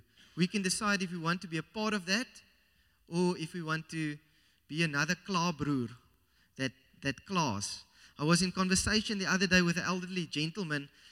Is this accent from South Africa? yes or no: yes; Somerset West, Western Cape, South Africa; I grew up in Somerset West, and I also grew up in this church.